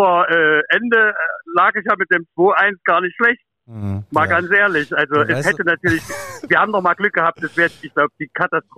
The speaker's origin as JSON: {"language": "German", "region": "Saxony", "country": "Germany", "said": "Also ich als Sachse fühle mich da sehr, sehr gut aufgehoben, ein bisschen habe ich ja doch Sehnsucht nach Leipzig"}